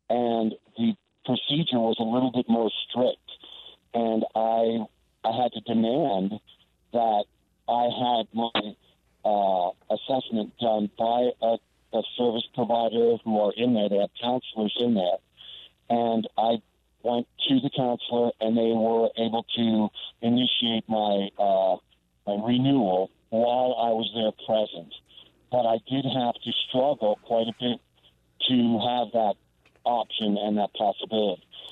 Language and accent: English; Mexico; now in United States; illegal. I'm Mexican, remember? Yes, I'm Mexicano. I lived in Mexico for 25 years. My mother's Mexican. I'm American.